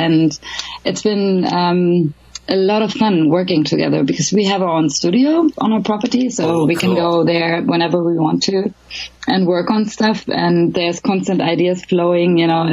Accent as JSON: {"language": "English", "region": "Berlin", "country": "Germany", "tie": "born or raised there", "also_born_or_lived": "Los Angeles / London", "lives_now": "Sweden", "said": "I'm a big city girl. You know, I was born and raised in Berlin, and I lived in L.A. for 3 years, and I lived a little bit in London and so on."}